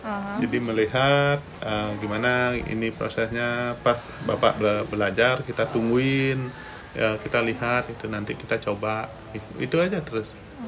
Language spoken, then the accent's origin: Indonesian; Bakwan, Indonesia; saya berasal dari Desa Bakwan ya. Saya lahir tahun 79. Jadi saya lahir di lingkungan boleh dibilang di lingkungan seniman karena bapak saya melukis